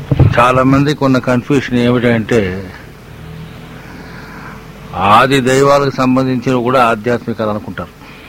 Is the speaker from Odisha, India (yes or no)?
no; Tirupati, Andhra Pradesh, India; ఇప్పుడు సాధారణంగా మనం తీసుకుంటే మా ఊరు తిరుపతికి పోతే కనీసం రోజుకు 100,000 మంది వస్తుంటారట.